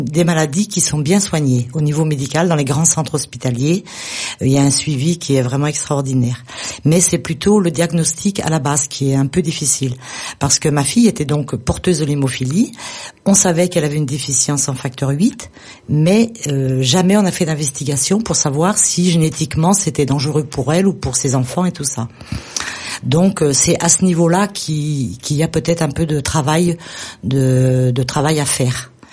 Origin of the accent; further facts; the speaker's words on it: Parisot, Occitanie, France; moi je suis originaire de Parisot